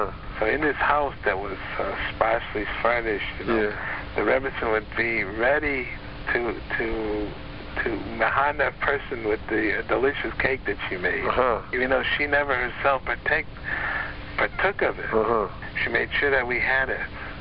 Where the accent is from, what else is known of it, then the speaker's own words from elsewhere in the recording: Chicago, Illinois, United States; I'm a guy from Chicago